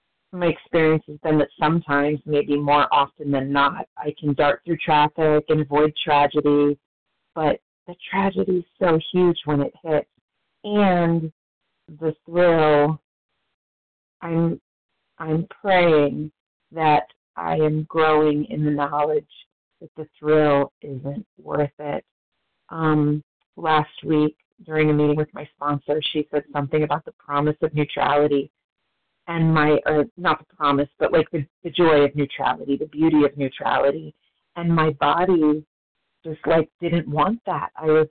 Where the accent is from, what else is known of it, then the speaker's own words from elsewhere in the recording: Pennsylvania, United States; I am from Pennsylvania.